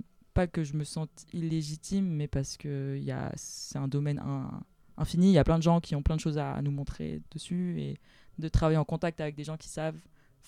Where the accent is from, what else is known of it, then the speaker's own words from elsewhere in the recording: Nantes, Pays de la Loire, France; De Nantes.